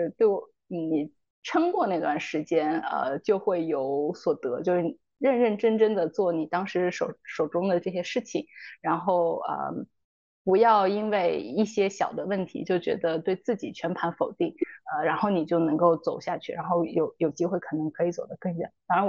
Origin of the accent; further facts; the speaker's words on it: Shanghai, China; 因为它远离我的家乡，而我是一个上海人，很少有上海人跑到天津去做一个工作